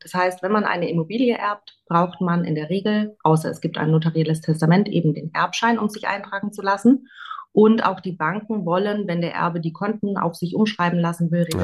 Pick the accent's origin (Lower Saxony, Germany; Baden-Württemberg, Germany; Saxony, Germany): Baden-Württemberg, Germany; Stuttgart; ich bin 36 Jahre alt, gebürtig aus Stuttgart